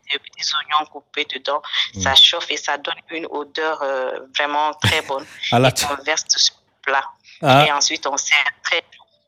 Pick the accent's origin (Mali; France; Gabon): Mali; Kayes; un plat qui vient de chez moi. Je suis de Kaï